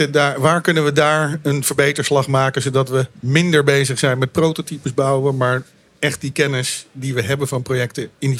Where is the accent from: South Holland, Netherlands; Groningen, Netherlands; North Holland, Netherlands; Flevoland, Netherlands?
Flevoland, Netherlands; Almere; Ja, ik ben zelf opgegroeid in Almere. En wij waren een van de eerste paar duizend inwoners. Dus het was nog een dorp.